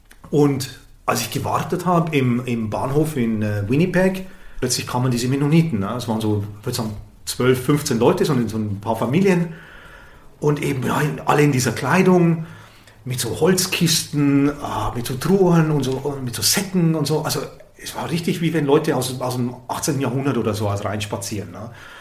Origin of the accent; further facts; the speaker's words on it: Southern Germany, Germany; ich bin aus Süddeutschland, das heißt, man konnte es irgendwie mehr, also man ist andere Dialekte gewöhnt und ich war öfter in Österreich und in der Schweiz und so